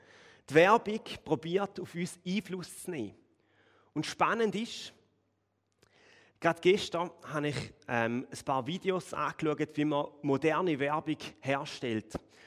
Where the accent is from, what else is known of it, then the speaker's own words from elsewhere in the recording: Thurgau, Switzerland; Aber ich bin vom Dialekt her auch kein Bündner. Also meine Wurzeln sind zwar aus dem Bündnerland, aber ich komme ursprünglich aus dem Thurgau.